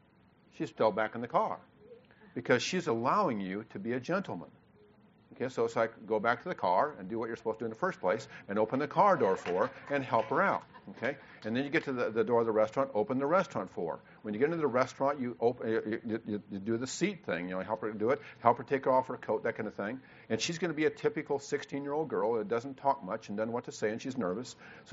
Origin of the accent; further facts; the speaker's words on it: Kansas, United States; We come from Kansas, so it's a whole different world, right?